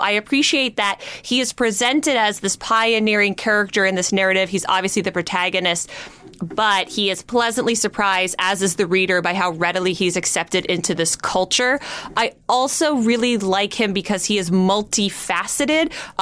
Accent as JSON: {"language": "English", "country": "Canada", "said": "And as a Canadian, I was basically born having to be somewhat interested in hockey on some level."}